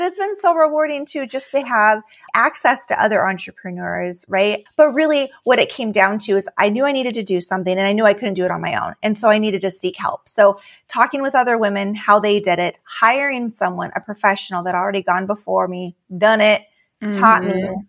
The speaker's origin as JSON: {"language": "English", "region": "Alaska", "country": "United States", "tie": "born or raised there", "said": "So I grew up in Alaska, and it's a very hard place to live because of there's not very many people."}